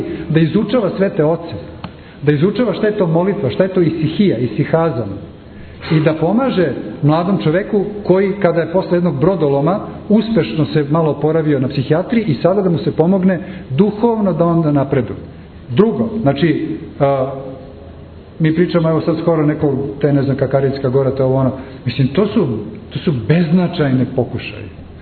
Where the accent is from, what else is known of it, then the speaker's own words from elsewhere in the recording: Belgrade, Serbia; ja sam isto iz Beograda, tamo sam porastao